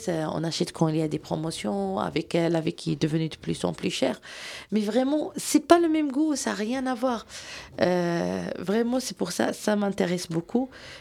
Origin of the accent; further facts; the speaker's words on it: Morocco; Heureusement pour moi, je viens du Maroc, là-bas. C'est un pays agriculteur de premier degré.